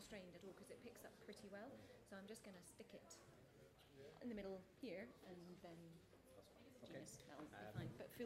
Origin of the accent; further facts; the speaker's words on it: St Andrews, Scotland, United Kingdom; Well, I'm obviously from St Andrews, so